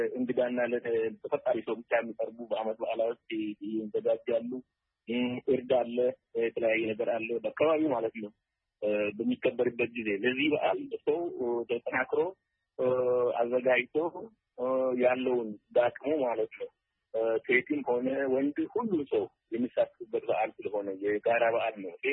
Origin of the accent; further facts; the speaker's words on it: Oda Buluq, Oromia, Ethiopia; አሁን ለምሳሌ እኔ ተወልጄ ባደኩበት በኦዳ ብሉቅ አካባቢ ኢሬቻ ይከበራል።